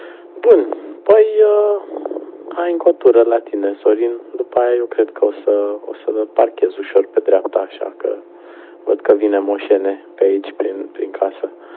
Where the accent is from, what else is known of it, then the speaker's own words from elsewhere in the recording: Hunedoara, Hunedoara County, Romania; born there; Eu m-am născut în Hunedoara